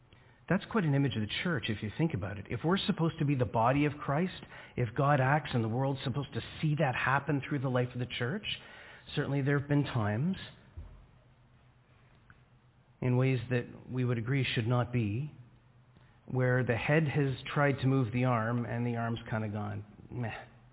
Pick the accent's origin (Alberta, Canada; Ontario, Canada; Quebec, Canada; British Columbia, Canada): Ontario, Canada; Scarborough; I grew up in Scarborough, and so it just was not part of my day-to-day life to run into First Nations people or any of the questions around that.